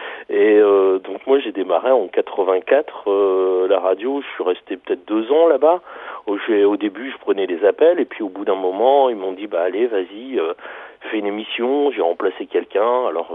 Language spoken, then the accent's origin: French; Avion, Hauts-de-France, France; Moi, je suis originaire d'Avion.